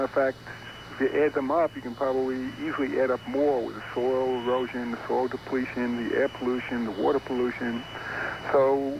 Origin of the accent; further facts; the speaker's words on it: Staten Island, New York, United States; I come from Staten Island, where we have, unfortunately, the world's largest garbage dump.